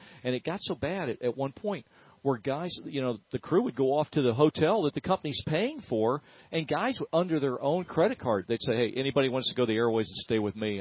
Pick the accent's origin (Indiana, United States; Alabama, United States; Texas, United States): Indiana, United States; moved away; I grew up in Indiana before we moved here 25 years ago